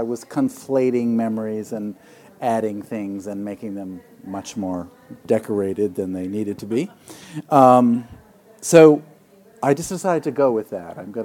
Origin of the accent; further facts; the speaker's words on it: New York, United States; now in San Francisco, United States; I think when I came here from New York, I was, you know, a typical New York snob